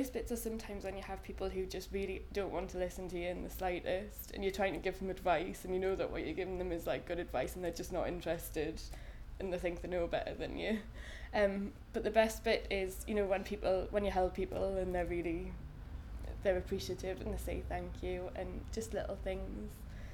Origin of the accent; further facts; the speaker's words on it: Newcastle upon Tyne, North East England, United Kingdom; I'm 26 and I come from Newcastle upon Tyne.